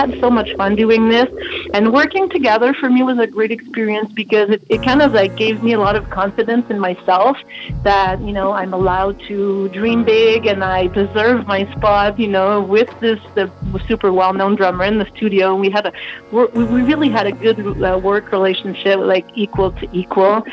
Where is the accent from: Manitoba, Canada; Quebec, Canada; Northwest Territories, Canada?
Quebec, Canada; born there; I was born in Quebec but my family's not from here, it kind of puts me in a global, you know, kind of position where home is everywhere.